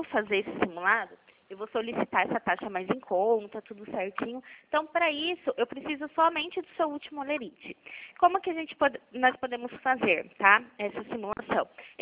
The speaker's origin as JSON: {"language": "Portuguese", "town": "Pirassununga", "region": "São Paulo", "country": "Brazil", "said": "Sim, eu sou de Pirassununga."}